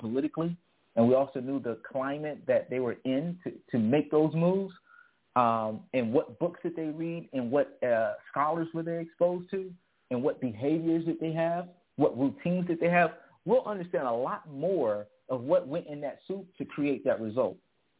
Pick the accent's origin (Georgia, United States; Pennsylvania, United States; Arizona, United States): Georgia, United States; Hinesville; I was raised in Hinesville, Georgia. It's a small town.